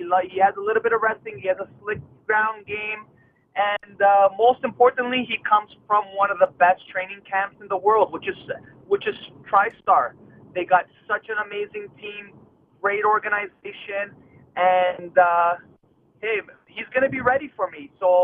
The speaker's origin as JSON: {"language": "English", "town": "Toronto", "region": "Ontario", "country": "Canada", "tie": "born or raised there", "said": "it's important for me to fight in my hometown. I love Toronto. I love Ontario, and I'm proud to be Canadian, and I want to represent."}